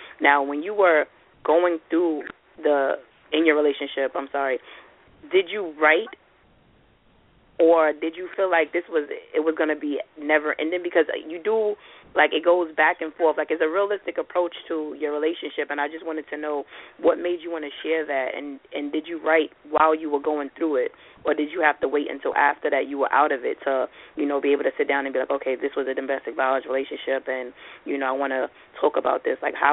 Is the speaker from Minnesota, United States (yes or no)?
no; Brooklyn, New York, United States; I'm a Brooklyn girl, too, so I definitely know, you know, that Brooklyn pride.